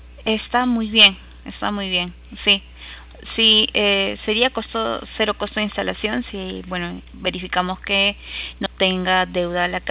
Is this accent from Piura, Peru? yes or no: no; Lima, Peru; yo soy de Lima